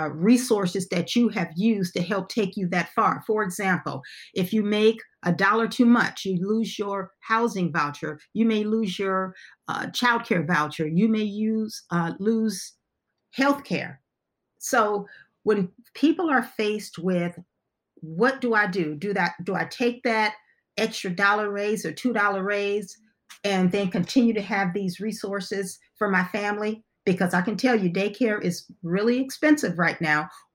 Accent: Buckeye, Arizona, United States; Just in the area that I grew up in Buckeye, there were several people whose families were suffering

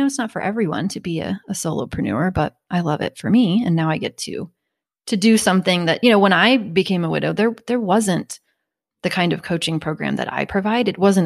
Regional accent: Kansas, United States; You know, I'm from Kansas, and I remember it took me a while to come out because

